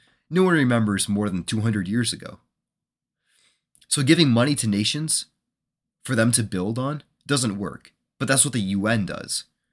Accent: United States; And I know I'm an American, so when I think of the international community, I actually think of, NATO.

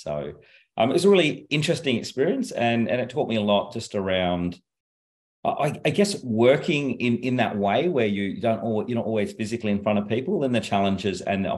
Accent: Canberra, Australian Capital Territory, Australia; also born or lived in India; I've a bit of background around me. I've kind of grown up in Canberra. In fact, I was born in India. I grew up in Canberra, so I did all my primary school and high school here.

